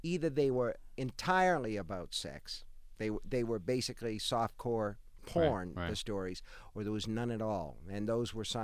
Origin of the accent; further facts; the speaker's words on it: Stratford, Connecticut, United States; We grew up in Stratford, Connecticut